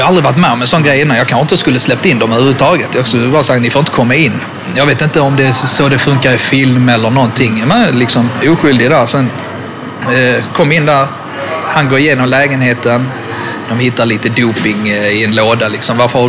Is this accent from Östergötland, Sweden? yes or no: no; Skåne, Sweden; accent: Scanian; Då vänder han sig om och tittar på mig med och imiterar min skånska.